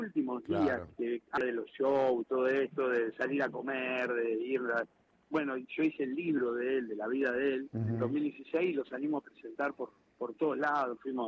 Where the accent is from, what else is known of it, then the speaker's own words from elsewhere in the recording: Cañada de Gómez, Santa Fe, Argentina; Vos sabés que yo soy de Cañada de Gómez, provincia de Santa Fe, cerquita de Rosario.